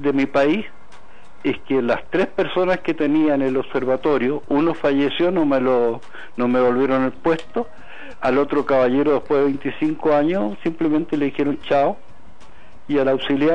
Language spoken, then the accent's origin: Spanish; Magallanes and Chilean Antarctica, Chile; yo soy magallánico, ¿ah? Además soy de origen italiano